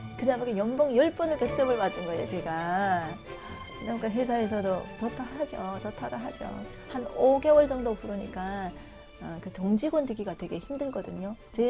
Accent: North Korea; now in South Korea; 이북에서 온지 이제 한 1년도 안 됐어요.

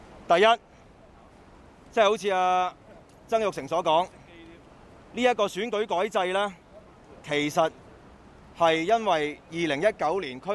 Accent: Hong Kong; 他们跟我们香港人的整体那个的公共利益呢是会有冲突的

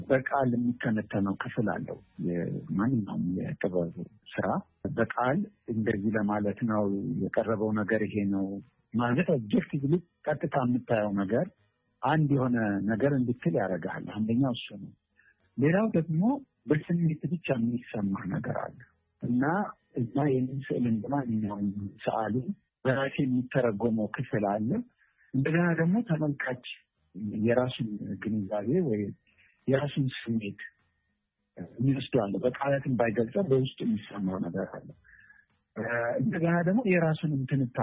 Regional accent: Jiru, Amhara, Ethiopia; እኔ ያው ሰሜን ሸዋ አካባቢ በአጠቃላይ አካባቢ ጅሩ በሚል የሚታወቀው የተወለድኩበት ከተማ ነዋሪ ነው እና ነዋሪ ማለት አነስተኛ የገጠር ከተማ ነች

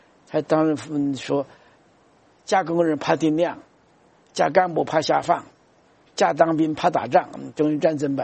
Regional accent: China

